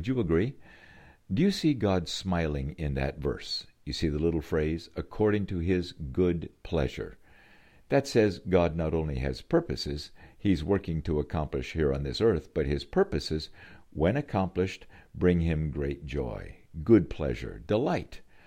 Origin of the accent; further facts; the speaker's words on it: Haiti; also born or lived in Elkhorn, Wisconsin, United States; I was born in Elkhorn, Wisconsin, then taken to Haiti by my missionary parents when a very little boy in the early 1950s.